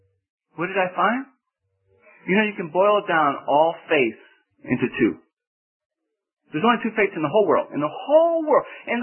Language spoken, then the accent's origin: English; the North, United States; now in US South; See, coming to the South, being that I'm from the North, in the North, it's not too much trouble to find out who's not saved.